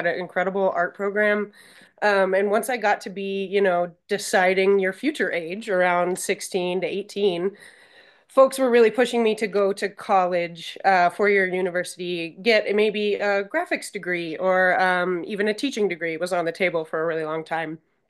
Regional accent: Billings, Montana, United States; I grew up in Billings, Montana, which is not the rural part of the state, but now I live in Lewistown, which is definitely very country, cattle country specifically.

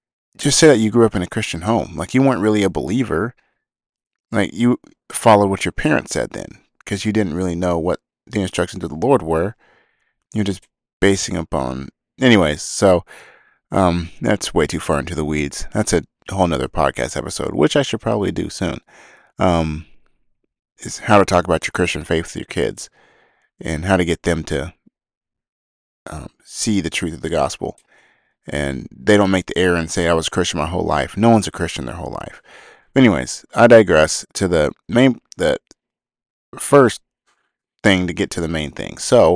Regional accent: Las Vegas, Nevada, United States; I grew up in Las Vegas, and there's a lot of Mormons in Vegas

